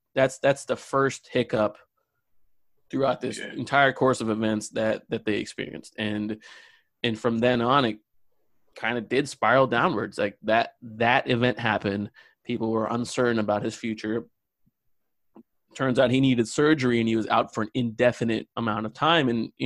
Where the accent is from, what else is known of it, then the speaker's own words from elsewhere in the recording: India; also born or lived in Australia; Well, yeah, I'm Indian. Fun fact, I lived in Australia for about 4 years when I was young.